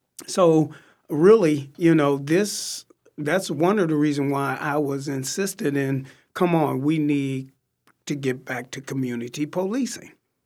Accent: Columbia, United States; And it's because I was born and raised in Columbia. And back then, police officers did walk the beat.

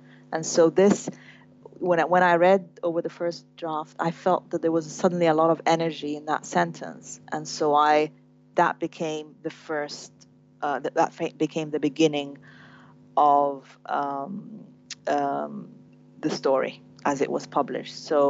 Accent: Sudan; we grew up in Sudan, in the same neighborhood

